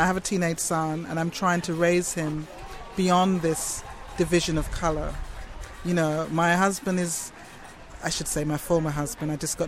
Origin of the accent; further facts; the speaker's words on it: Jamaica; I'm Jamaican and I can do that.